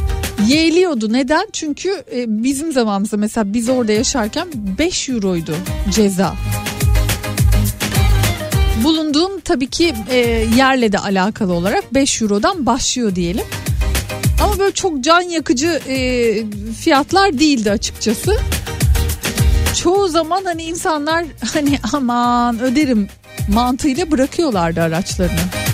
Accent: İzmir, Turkey; bir İzmirli olarak -25 derecede terlediğimi bilirim Tunceli'nin dağlarında.

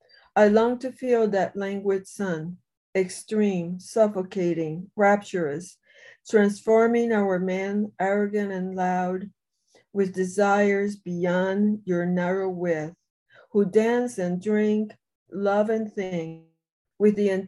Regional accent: Puerto Rico; also born or lived in Mexico; now in United States; I was born in Mexico. But grew up in the island. I grew up in Puerto Rico.

